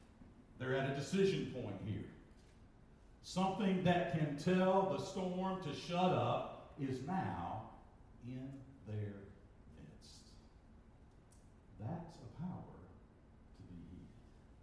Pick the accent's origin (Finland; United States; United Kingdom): United States; I grew up on the Tennessee River.